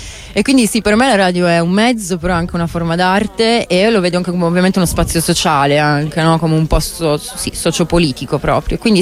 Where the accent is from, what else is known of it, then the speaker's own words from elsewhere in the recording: Turin, Piedmont, Italy; Sono originaria di Torino, ho iniziato tipo come DJ